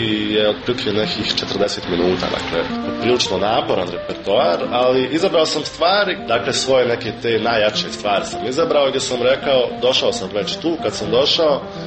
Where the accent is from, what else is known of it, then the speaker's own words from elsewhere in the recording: Tuzla, Federation of Bosnia and Herzegovina, Bosnia & Herzegovina; ja se osjećam i uvijek ću se i za 50 godina ću se osjećati kao Tuzlak, tako da moram da kažem da sam stvarno ponosan na neki način da dolazim iz, reći slobodno, najljepšeg grada iz Bosne i Hercegovine.